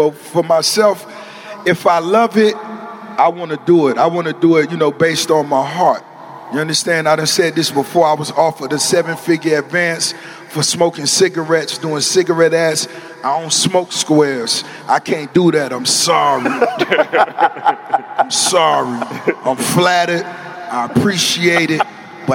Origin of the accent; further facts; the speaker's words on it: Miami, Florida, United States; But as far as the flavor and the style, growing up in Miami, it's always been universal.